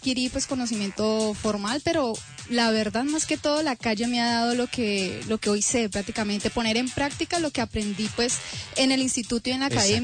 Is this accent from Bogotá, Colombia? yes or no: no; Cali, Valle del Cauca, Colombia; ahí yo muestro a Cali, yo soy una caleña orgullosa, de verdad, y me encanta mostrar a mi ciudad